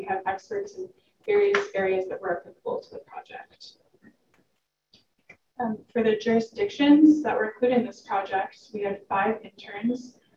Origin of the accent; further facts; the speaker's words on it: Munster, Indiana, United States; And then, as Kathy said, I'm actually from Munster, so very exciting to be speaking with you here today.